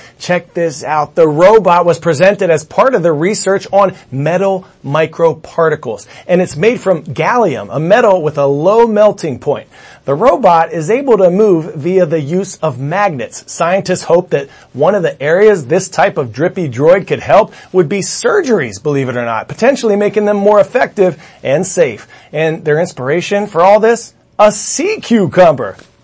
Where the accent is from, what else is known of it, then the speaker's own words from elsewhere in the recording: Pennsylvania, United States; In Pennsylvania, my home state